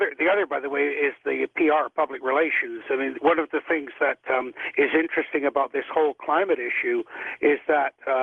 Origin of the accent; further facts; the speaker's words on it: England, United Kingdom; born there; I was born in England and living in England at the time.